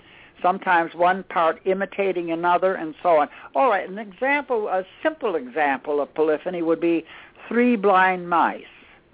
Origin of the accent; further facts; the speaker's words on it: Baldwinsville, New York, United States; And then when I got back from that school and I got back to Baldwinsville in my hometown, I wasn't happy with my organ teacher anymore